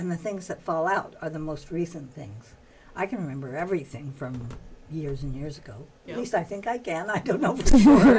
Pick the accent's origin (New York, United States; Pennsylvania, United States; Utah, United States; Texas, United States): Utah, United States; Salt Lake City; I was brought up in Salt Lake City in a Mormon family